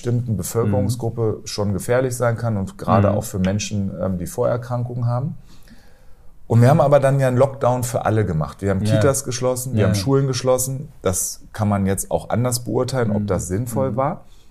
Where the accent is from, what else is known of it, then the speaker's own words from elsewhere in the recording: Hanover, Lower Saxony, Germany; Als Hannoveraner